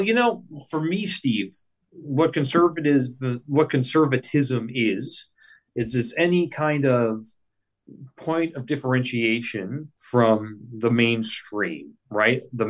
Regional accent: Quebec, Canada; I grew up in French Canada, and French Canada has two points of differentiation. It's French and it's Catholic.

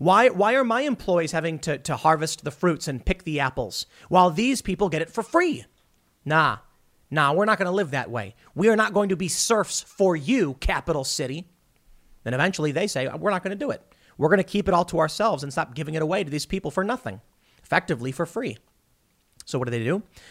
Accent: Chicago, Illinois, United States; But I come from the city. I grew up in Chicago.

